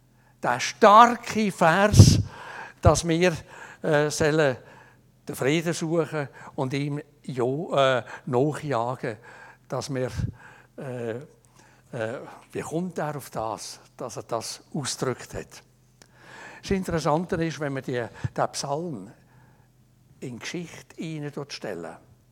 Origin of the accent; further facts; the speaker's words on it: Switzerland; Wir sind es vielleicht manchmal als Schweizer oder als Europäer viel zu wenig bewusst